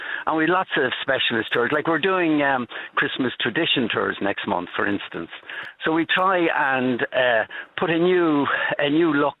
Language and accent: English; Dublin, Leinster, Ireland; Bibsborough, only a mile outside the city centre.